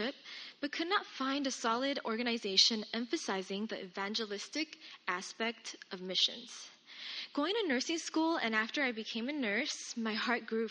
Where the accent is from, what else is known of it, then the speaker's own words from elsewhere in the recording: Gardena, California, United States; For those of you who do not know me, I'm a nurse from Gardena.